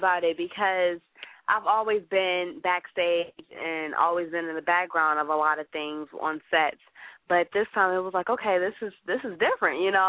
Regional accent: Chicago, Illinois, United States; don't fool, you know, the pretty girl, I'm from Chicago, though

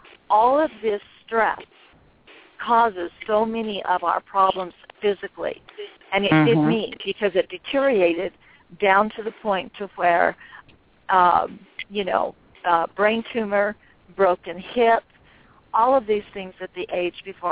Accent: Mexico; And I was from Mexico. I grew up in Mexico

